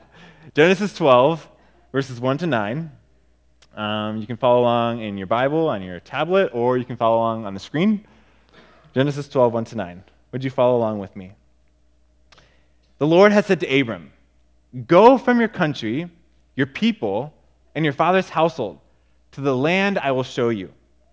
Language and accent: English; Japan; especially those who were in Asia, growing up in Japan